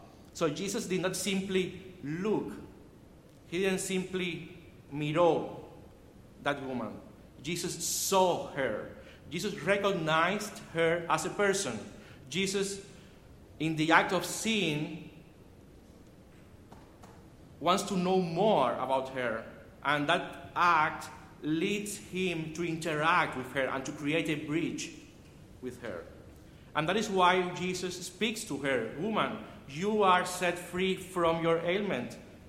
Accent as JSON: {"language": "English", "country": "Cuba", "first_language": "Spanish", "second_language": "English", "said": "You know, I'm Cuban. My first language is Spanish. You know, the accent is."}